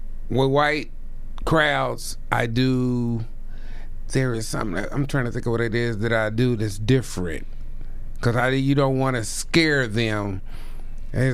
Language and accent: English; Indianapolis, Indiana, United States; Yeah, I said I'm you know, I'm from Indianapolis, and I appreciate it for the sake of us all getting along tonight.